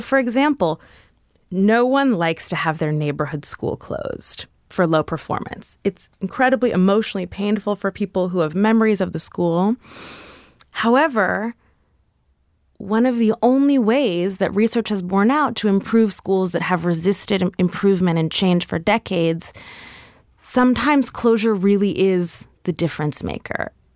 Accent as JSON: {"language": "English", "town": "New York City", "region": "New York", "country": "United States", "tie": "born or raised there", "lives_now": "Brooklyn Heights", "said": "Oh, I grew up on 106 between West End and Riverside."}